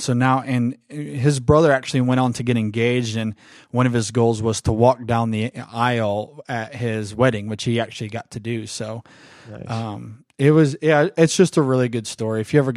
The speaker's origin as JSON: {"language": "English", "town": "Bryan", "region": "Ohio", "country": "United States", "tie": "born or raised there", "also_born_or_lived": "Michigan", "said": "Wauseon is about 15 minutes from a town called Bryan, Ohio, which is where I ended up growing up once we moved from Michigan."}